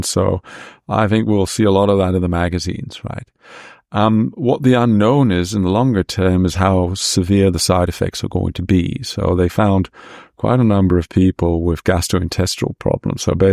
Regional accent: Netherlands; English is a second language; now in United Kingdom; I come from the Netherlands

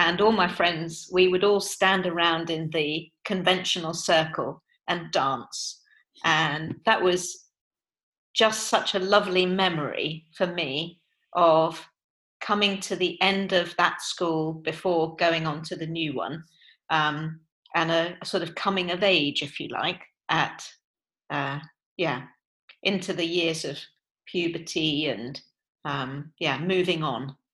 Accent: Portsmouth, South East England, United Kingdom; also born or lived in London; So I grew up really in South London. Then at 6 and a half, I moved down to Portsmouth with my mum, dad, and my sister. And we bought a house in Old Fawcett Road in Portsmouth. And I actually still live in Portsmouth, although I rent a flat in Fulham

